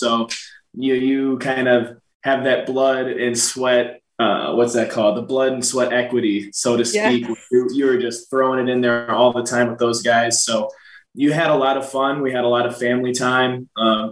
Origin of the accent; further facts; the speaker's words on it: Green Bay, Wisconsin, United States; Shoot, Green Bay is like it's a really, really small town, right?